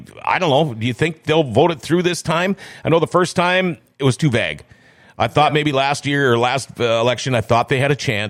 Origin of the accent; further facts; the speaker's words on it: Thief River Falls, Minnesota, United States; Because I've got a friend in Thief River Falls, my hometown.